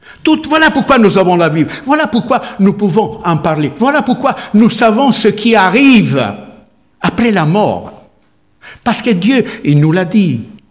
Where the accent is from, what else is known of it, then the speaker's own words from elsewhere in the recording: Italy; Pourtant, je ne suis pas français. Hein. Je suis italien.